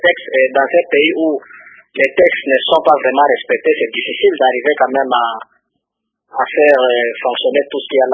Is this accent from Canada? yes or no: no; DR Congo